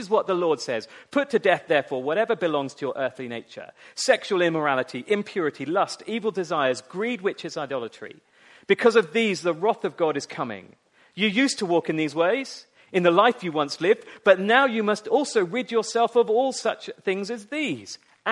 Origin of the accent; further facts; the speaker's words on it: Australia; Yeah, I am, by the way, just in case you're wondering. I'm an Aussie.